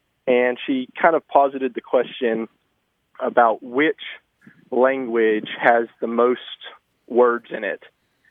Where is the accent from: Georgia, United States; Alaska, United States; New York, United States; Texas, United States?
Texas, United States; San Antonio; I'm from San Antonio, Texas.